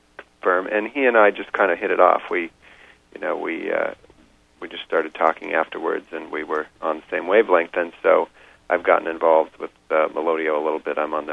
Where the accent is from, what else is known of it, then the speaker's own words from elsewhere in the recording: Laurelhurst, Washington, United States; now in Medina, United States; I have lived here my whole life. Where have I lived? I grew up in Laurelhurst. I live in Medina now, so I've had the posh thing pretty well covered. I've also lived in Ravenna and Capitol Hill up by the Harvard exit.